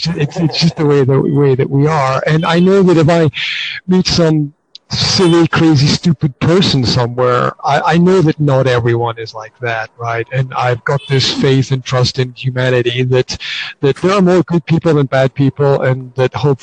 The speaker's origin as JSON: {"language": "English", "region": "Scotland", "country": "United Kingdom", "tie": "born or raised there", "moved": "yes", "lives_now": "Slovakia", "said": "Now, my background is that I'm Scottish. I was brought up in Scotland, okay? Now, as a Scottish person living in Slovakia, I have lived here for 19 years."}